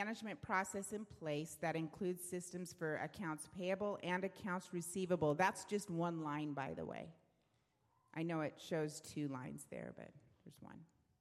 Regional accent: California, United States; born there; Anybody from California? Raise your hand. I'm sorry. I was born in California.

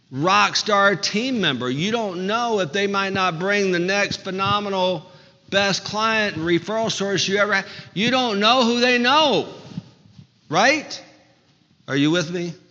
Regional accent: Mobile, Alabama, United States; we find out that we're both from Mobile, Alabama. We found out that we both went to the same high school

